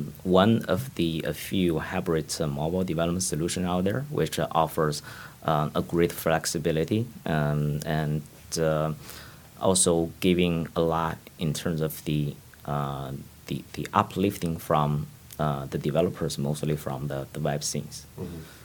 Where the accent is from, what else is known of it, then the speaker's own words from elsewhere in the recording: Toronto, Ontario, Canada; now in Vancouver, Canada; I was from Toronto. And a couple of years back, I moved to Vancouver